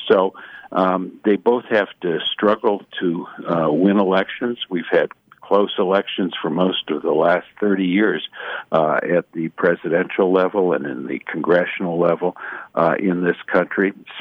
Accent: Detroit, Michigan, United States; I mean, I grew up in Michigan, Detroit metropolitan area.

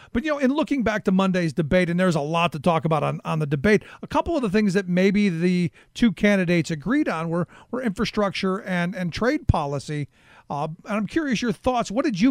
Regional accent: Ohio, United States; as a Midwesterner who grew up in Ohio and saw deindustrialization happen before my eyes

